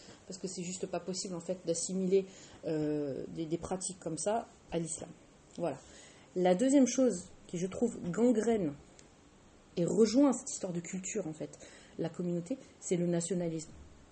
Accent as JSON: {"language": "French", "country": "France", "said": "moi, je suis française, je suis convertie à l'islam"}